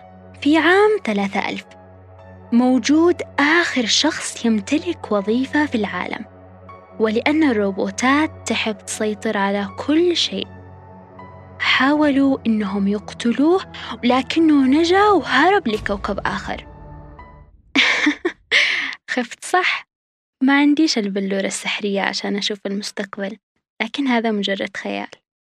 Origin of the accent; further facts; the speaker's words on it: Yemen; كيف إحنا كشباب يمنيين ممكن نشوف للذكاء الاصطناعي نظرة إيجابية